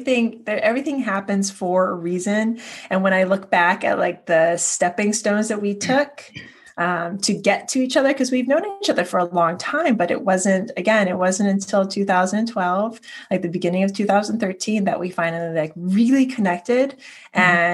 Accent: Hawaii, United States; now in New York City, United States; I moved to New York City. I'm originally from Hawaii. I moved to New York City, and I became a bartender.

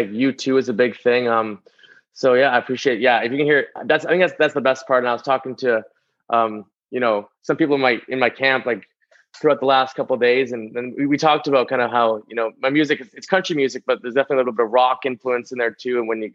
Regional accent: Calgary, Alberta, Canada; we grew up together in Calgary, Canada.

